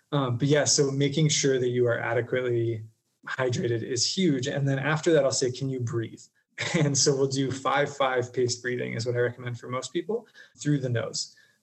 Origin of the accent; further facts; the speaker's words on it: Wisconsin, United States; born there; Now, I didn't drink in college, but I was born in Wisconsin.